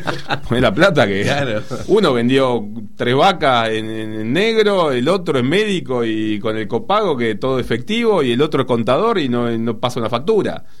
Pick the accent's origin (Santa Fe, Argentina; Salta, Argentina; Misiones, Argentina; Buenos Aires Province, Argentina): Buenos Aires Province, Argentina; Chascomús; yo soy de Chascomús